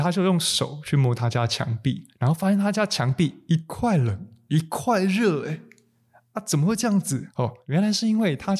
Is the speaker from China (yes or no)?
no; Taiwan; 你当我们台湾人都是化学做的是吧？